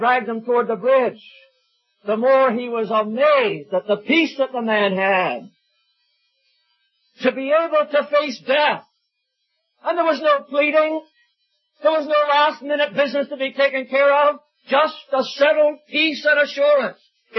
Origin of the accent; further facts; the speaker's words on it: New Brunswick, Canada; Being born and brought up in New Brunswick